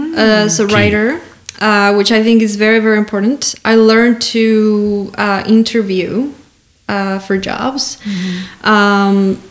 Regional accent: Mexico; I also talk about growing up in Mexico when the cartel was on the rise

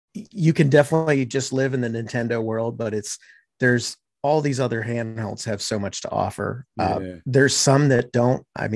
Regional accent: Virginia Beach, Virginia, United States; I wasn't born in Virginia Beach, but I grew up in Virginia Beach and then moved away for quite a while. And now I've, in the last few years, moved back.

